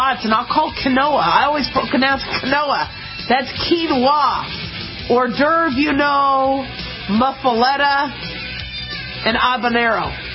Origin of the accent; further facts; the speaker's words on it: United States; And I am tired of Americans looking dumb when we can't pronounce something as good as the British do.